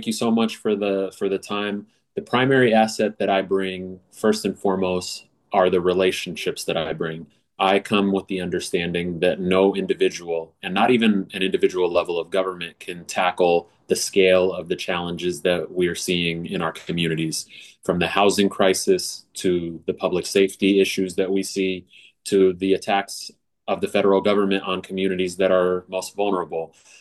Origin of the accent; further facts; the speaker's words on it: Seattle, Washington, United States; I grew up as a child in South Seattle, and then we moved out to Skyway.